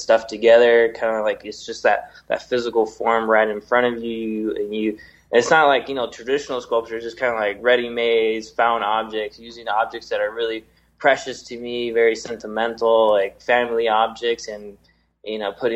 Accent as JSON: {"language": "English", "region": "California", "country": "United States", "said": "my parents are Mexican, you know, I was born in the States, so it makes me Mexican American. But if you really want to go like back to history, I'm a Californiano."}